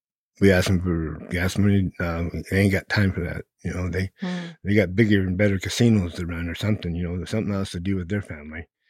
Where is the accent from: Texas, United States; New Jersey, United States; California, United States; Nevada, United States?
Nevada, United States; But we grew up in Nevada, and my dad's from here, and we all went to Nevada when we was younger